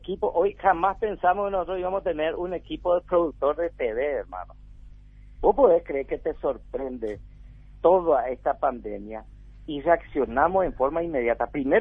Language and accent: Spanish; Paraguay; como paraguayo, no como ministro